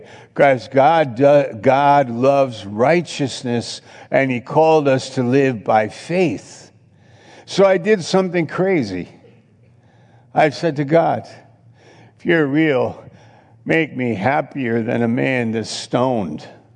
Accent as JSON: {"language": "English", "region": "New York", "country": "United States", "also_born_or_lived": "Maine", "said": "I found one I'm from New York, but I found one in Maine. I lived in Maine for 3 or 4 years."}